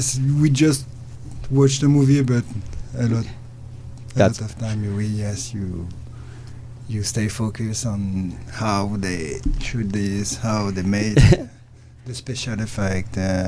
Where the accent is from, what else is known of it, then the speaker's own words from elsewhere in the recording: France; English is a second language; I'm French.